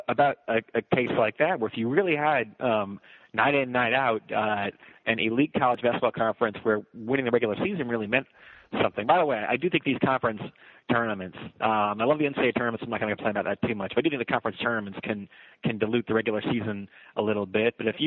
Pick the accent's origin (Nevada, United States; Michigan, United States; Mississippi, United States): Michigan, United States; East Lansing; I was a fan. I grew up in East Lansing, Michigan.